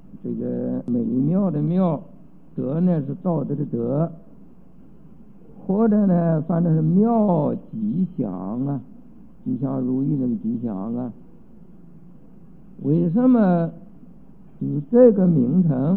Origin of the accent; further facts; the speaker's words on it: China; 我们中国人讲叫圣人贤人嘛